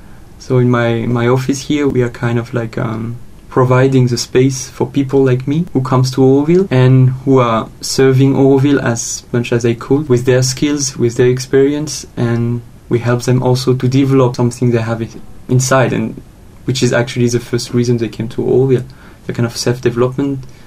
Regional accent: France; English is a second language; moved away as an adult; It's like, I came from France. When I came here, I was a tax lawyer who just changed his career to go to the human resources management.

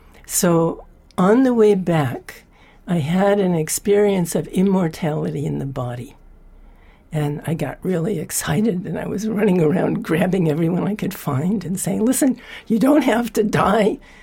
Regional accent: United States; moved away as an adult; now in India; I'm an American, and I came to India in 1969, January of 1969, for 6 weeks.

